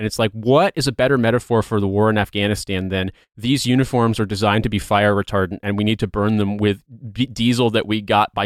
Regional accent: Midwest, United States; not in the pejorative sense of like how we grew up in the Midwest

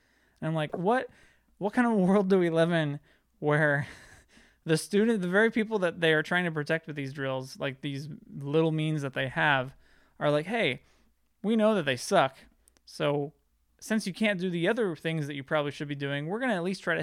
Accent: Texas, United States; moved away; I mean, because I'm from Texas, where I remember when I moved here, you know, people were telling me, oh, you probably want to, like, you know, have a gun and all that kind of stuff.

